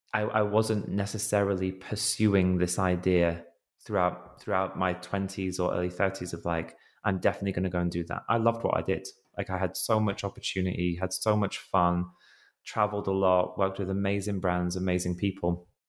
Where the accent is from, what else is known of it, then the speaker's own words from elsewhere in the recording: England, United Kingdom; I'm a Brit, if you can't tell from the accent, not Australian, living in England.